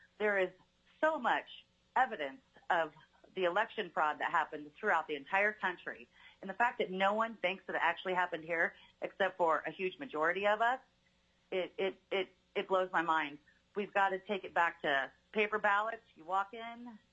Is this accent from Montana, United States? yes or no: no; Fairbanks, Alaska, United States; I'm from Fairbanks, Alaska.